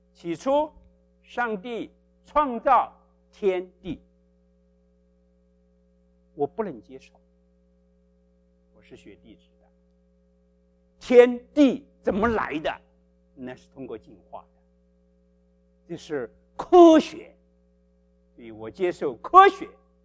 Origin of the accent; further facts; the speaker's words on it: China; 我们中国人一个字爱来讲，英文一个字 love。